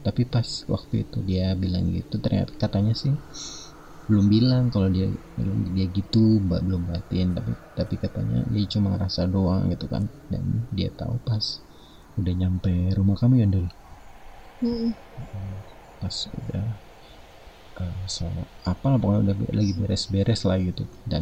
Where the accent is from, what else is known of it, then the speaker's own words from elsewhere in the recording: Cilacap, Central Java, Indonesia; ada dari aku kan dari Cilacap, dari kampung